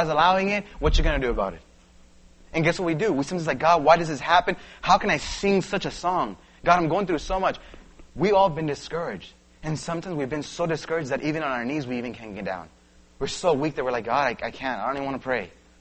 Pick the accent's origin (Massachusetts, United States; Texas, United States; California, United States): California, United States; now in Kansas, United States; My comfort zone is Kansas. I'm from Southern California.